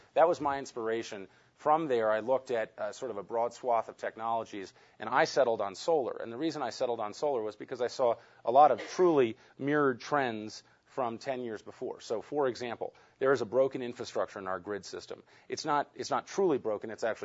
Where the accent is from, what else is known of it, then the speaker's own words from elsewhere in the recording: New York City, New York, United States; born there; So I was born in the Women's Hospital in New York City.